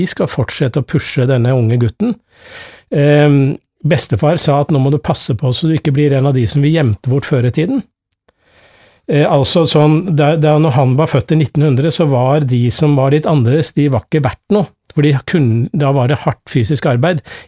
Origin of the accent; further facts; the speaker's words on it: Nesodden, Akershus, Norway; Født og oppvokst på Nesodden, rett utenfor Oslo.